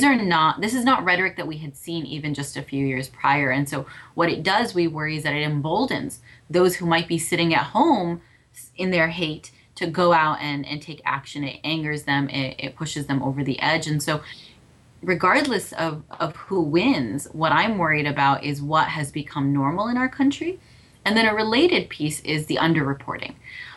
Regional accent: United States; as an American, I also take issue with countries that prevent women from covering.

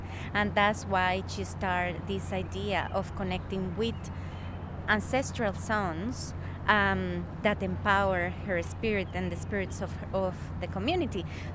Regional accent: Colombia; now in Canada; I was born and raised in Colombia, and since 2004 I moved to the Coast Salish territories in Canada.

